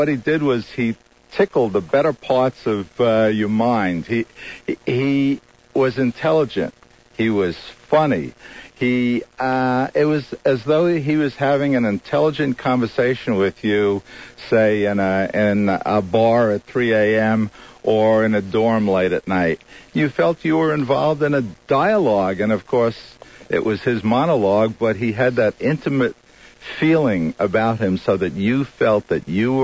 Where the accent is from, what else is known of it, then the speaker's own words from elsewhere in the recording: Queens, New York, United States; now in Long Island, United States; Well, I grew up in Richmond Hill, Queens.